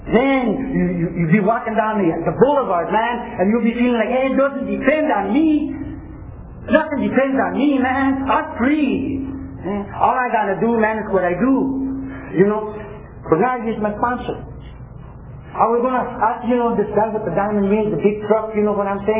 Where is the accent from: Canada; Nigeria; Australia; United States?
United States; Fresno, California; I'm from Fresno.